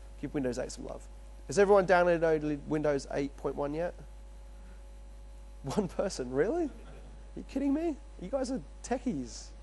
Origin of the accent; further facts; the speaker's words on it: London, United Kingdom; also born or lived in Australia; now in United States; I'm originally from London. I lived in Australia for 8 years, and now I'm in New York, New Jersey.